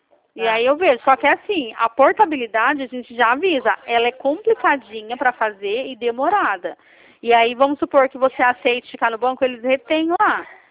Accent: Campinas, São Paulo, Brazil; eu sou aqui de Campinas, São Paulo.

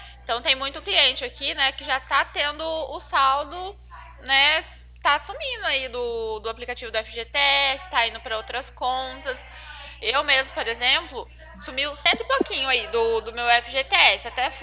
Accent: Cornélio Procópio, Paraná, Brazil; Eu sou a de Cornélio Procópio.

